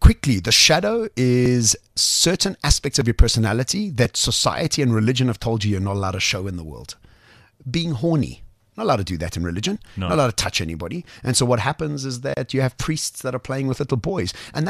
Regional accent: South Africa; So I think as South Africans, the first thing we need to under

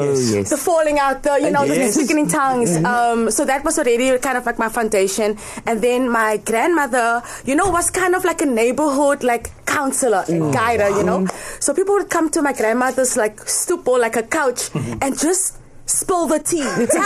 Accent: Cape Flats, Western Cape, South Africa; So I grew up in the Cape Flats, so we didn't have access to theater

